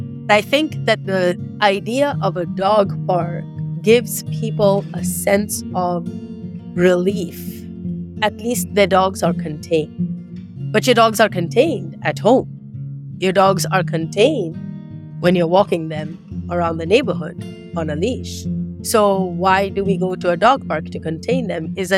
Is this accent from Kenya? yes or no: yes; Kenya; I was born and raised in Kenya, in East Africa.